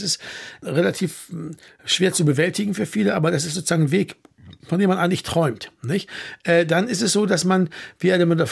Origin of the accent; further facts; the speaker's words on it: Bremen, Germany; also born or lived in West Berlin; Ich komme ja aus Bremen, da hat es immer viel geregnet, auch im Sommer.